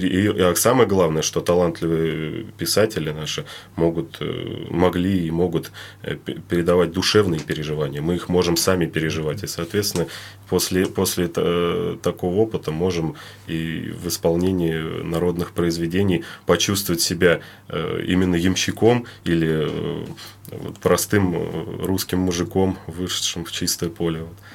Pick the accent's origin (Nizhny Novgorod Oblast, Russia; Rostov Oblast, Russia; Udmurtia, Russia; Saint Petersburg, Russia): Nizhny Novgorod Oblast, Russia; я вырос на Волге, как бы, то да, есть здесь, в тут Нижнем